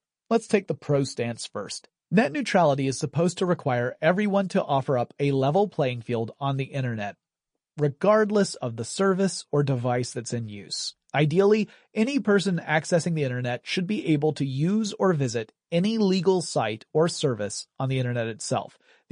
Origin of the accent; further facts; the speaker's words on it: Georgia, United States; That's a small town in my home state that in the 2010 census boasted a population of 341 people.